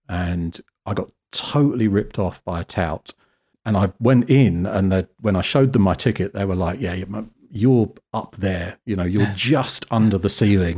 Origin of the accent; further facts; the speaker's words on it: South West England, United Kingdom; I grew up in Cornwall, which is the very sort of southwest bottom edge of the country. It's beautiful. I would love to live there again now that I've grown up.